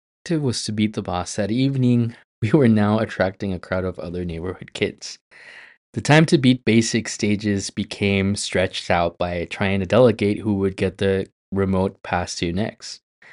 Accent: Rosarito Beach, Baja California, Mexico; only afforded to the POV of a youth in the late 90s growing up in Rosarito Beach.

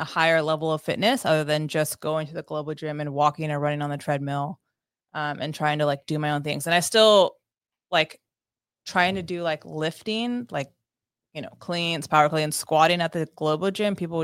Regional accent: Danville, United States; I'm from Danville originally, so moved home

